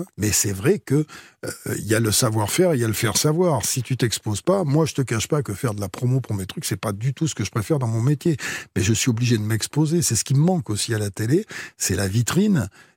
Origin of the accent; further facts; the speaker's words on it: Brive-la-Gaillarde, Nouvelle-Aquitaine, France; moved away; Moi, j'ai jamais décollé d'abord de mon enfance, et puis j'ai jamais décollé des premiers jours où je suis parti de Brive, où j'étais encore à Brive, que je savais pas du tout ce que j'allais faire